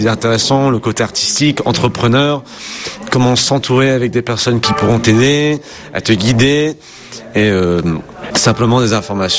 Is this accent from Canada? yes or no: no; France; je suis français